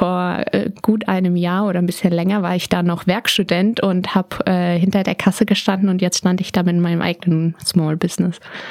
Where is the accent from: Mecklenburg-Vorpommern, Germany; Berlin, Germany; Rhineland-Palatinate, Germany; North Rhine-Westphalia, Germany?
Berlin, Germany; born there; weil ich bin in Berlin geboren am 19.12.